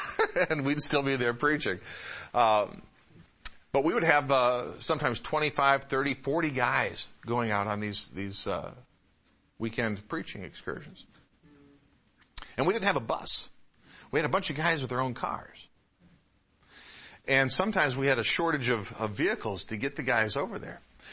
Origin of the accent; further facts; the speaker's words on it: Midwest, United States; I grew up in the Midwest.